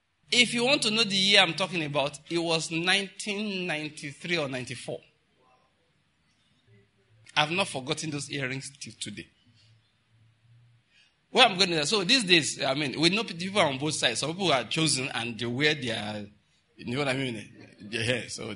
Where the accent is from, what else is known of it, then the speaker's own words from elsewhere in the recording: Ondo, Nigeria; I grew up in Ondo State